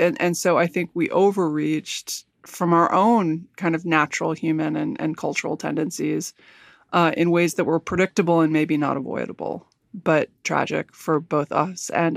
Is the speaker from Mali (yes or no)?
no; New York City, New York, United States; You know, I lost people on 9/11. I grew up in New York City.